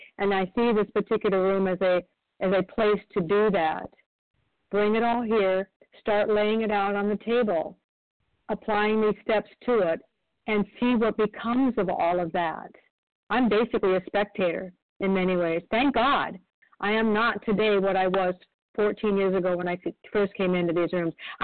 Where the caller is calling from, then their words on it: Oregon, United States; I'm a recovered compulsive overeater. I'm calling in from Oregon today.